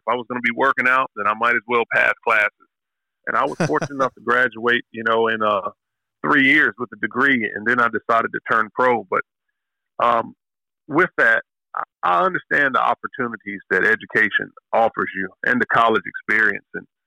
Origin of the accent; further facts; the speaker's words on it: Athens, United States; a kid from Athens and my parents being teachers and my dad being a coach, you know, my entire life I grew up in Athens High School and Athens City Schools.